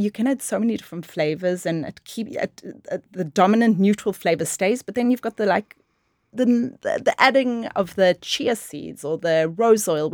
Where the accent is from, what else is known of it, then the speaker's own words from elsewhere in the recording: Israel; I mean, growing up in Israel, I never baked with halva